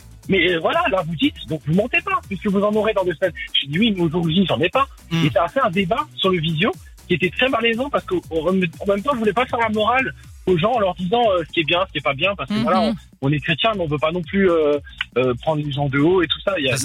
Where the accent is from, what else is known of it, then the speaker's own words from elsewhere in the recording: Thonon-les-Bains, Auvergne-Rhône-Alpes, France; parce que je suis de Thonon-les-Bains.